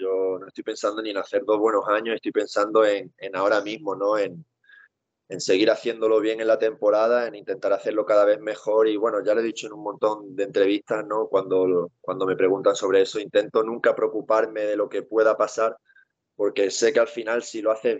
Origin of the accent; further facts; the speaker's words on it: Málaga, Andalusia, Spain; como malagueño al final siempre lo sientes un poco más